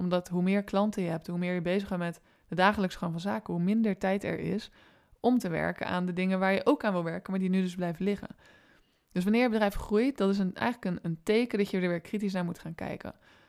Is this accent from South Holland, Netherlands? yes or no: yes; Rotterdam, South Holland, Netherlands; Ik ben een Rotterdammer